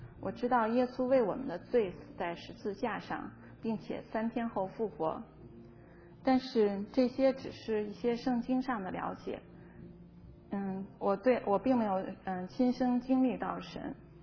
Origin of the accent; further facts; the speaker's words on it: Beijing, China; 刚才牧师已经介绍了，我来自中国北京。